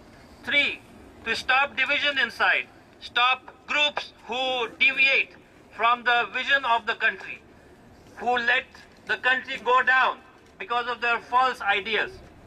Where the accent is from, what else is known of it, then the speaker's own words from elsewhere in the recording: Pakistan; We are Shia Muslims from Pakistan, most of us, and from our childhood we were hearing we heard when we were small that Pakistan was built as a homeland for Muslims.